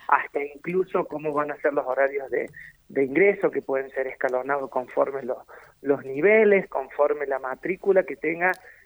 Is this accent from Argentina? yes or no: yes; Argentina; la cultura del trabajo, que es lo que nos va a sacar como argentinos